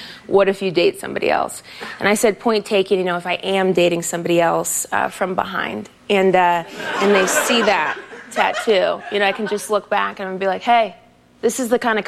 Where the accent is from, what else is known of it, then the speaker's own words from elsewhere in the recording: Ohio, United States; I'm originally from Ohio. A lot of people in Ohio don't realize that you can put all of your things into a bag and then leave.